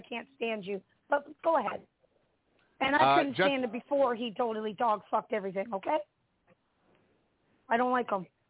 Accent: Mimico, Ontario, Canada; Okay, I'm from Mimico, Ontario.

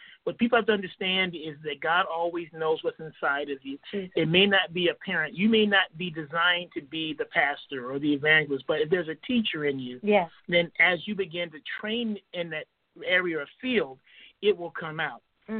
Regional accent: Detroit, Michigan, United States; Yeah, I was raised in Detroit, Michigan, and I was about 3 years old.

